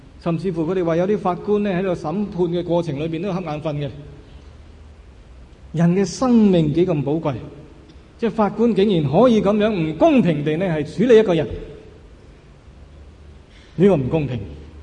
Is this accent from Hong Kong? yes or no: yes; Hong Kong; 我想我们香港人都很聪明，我们就知道怎样转弯